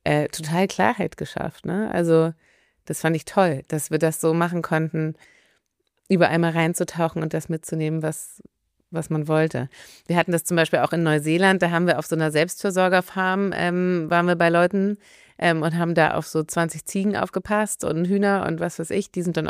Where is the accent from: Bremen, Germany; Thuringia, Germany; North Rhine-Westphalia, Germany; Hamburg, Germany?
Hamburg, Germany; ich bin in Hamburg aufgewachsen.